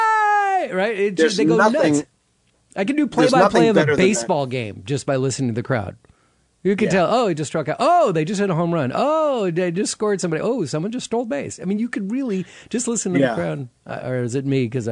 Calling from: San Francisco, California, United States; Well, you know, listen, I'm calling you from the San Francisco area, so we've got a huge audience for this.

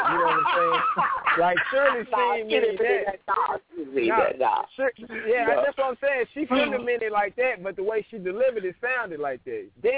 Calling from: Mississippi, United States; What's going on, man? … from Mississippi.

